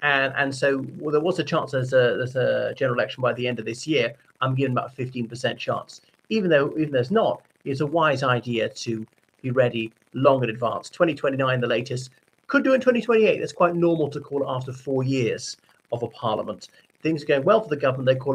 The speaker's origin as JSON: {"language": "English", "country": "Ireland", "said": "from Ireland"}